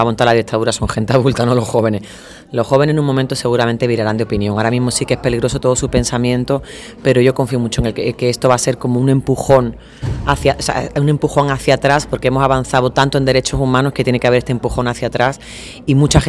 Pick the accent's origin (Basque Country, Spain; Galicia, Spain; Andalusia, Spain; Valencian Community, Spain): Andalusia, Spain; accent: Andalusian; first language Andalusian; como en nuestro caso en Andalucía, nuestro dialecto como una lengua, porque queremos ya hablar de una cosa más simbólicamente hablando de mi lengua madre se llama andaluz y no le llame dialecto porque yo te hablo andaluz